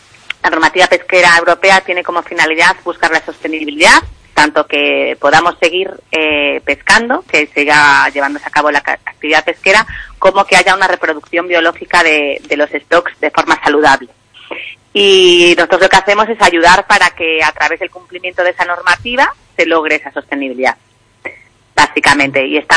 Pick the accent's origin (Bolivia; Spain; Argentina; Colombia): Spain; Galicia; moved away as an adult; yo soy gallega y he vuelto a Galicia, que eso también lo destaco, porque siempre también me he sentido muy, muy, muy, muy de aquí, muy de la Terriña